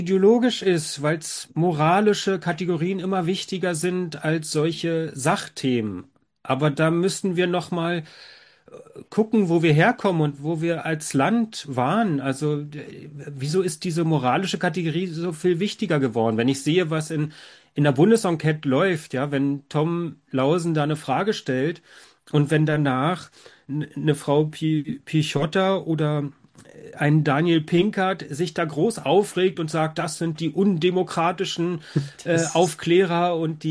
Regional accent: Brandenburg, Germany; ich bin ja Brandenburger, ich habe es nicht weit bis nach Potsdam

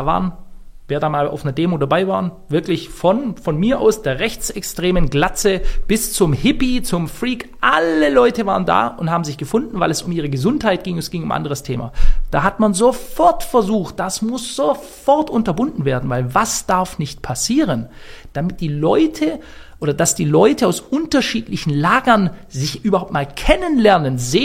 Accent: Baden-Württemberg, Germany; Ich bin ja Schwabe.

